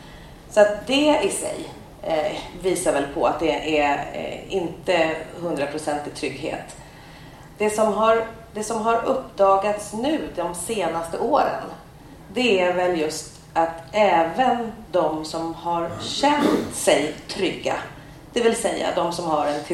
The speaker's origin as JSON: {"language": "Swedish", "town": "Värmdö", "region": "Stockholm County", "country": "Sweden", "tie": "born or raised there", "said": "Men jag är född och uppväxt i Värmdö kommun"}